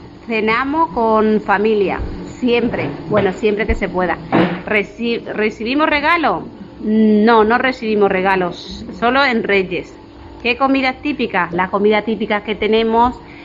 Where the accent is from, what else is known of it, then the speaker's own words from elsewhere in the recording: Bogotá, Colombia; Soy de Colombia, capital Bogotá.